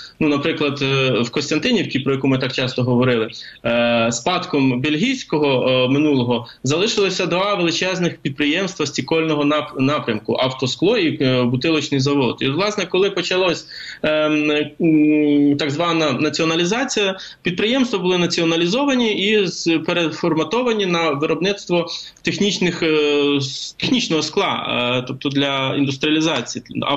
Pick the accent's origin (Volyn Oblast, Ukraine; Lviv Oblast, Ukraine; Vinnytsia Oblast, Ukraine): Vinnytsia Oblast, Ukraine; Vinnytsia; в моїй рідній Вінниці і на сході України